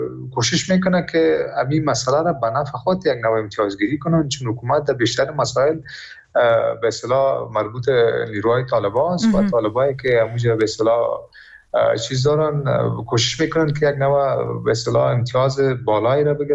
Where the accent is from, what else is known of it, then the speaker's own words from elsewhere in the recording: Afghanistan; به عنوان یک افغانی که در داخل افغانستان زندگی میکنم